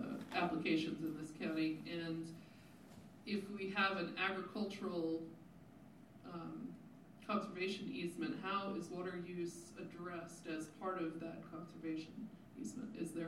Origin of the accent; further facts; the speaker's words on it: Florida, United States; When I grew up in Florida, we always thought of the state park system as like the state's version of a conservation easement.